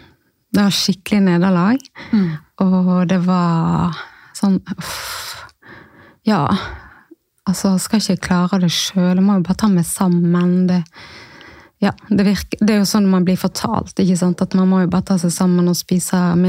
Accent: Odda, Vestland, Norway; jeg er 48, og jeg kommer ifra Odda i Hardanger.

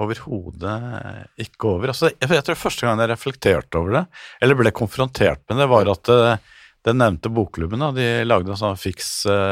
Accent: Oslo, Norway; born there; jeg er født på Grorud

